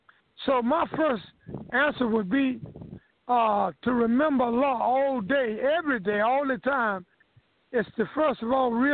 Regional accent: United States; They don't believe I'm from America because my conduct is not just doing what I want to do.

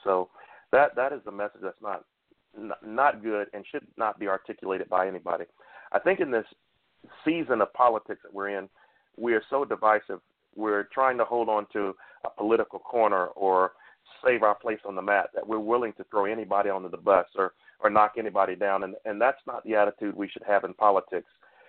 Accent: Florence, South Carolina, United States; now in Florence, United States; I was raised in Florence, South Carolina, but I live in Florence, Alabama. So Mo and I were both born in South Carolina, but we both are in the great state of Alabama.

